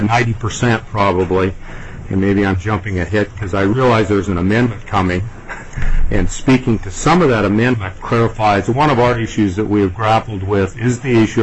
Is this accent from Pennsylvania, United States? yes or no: no; Kenai, Alaska, United States; I'm from Kenai. I live on the Kenai Peninsula.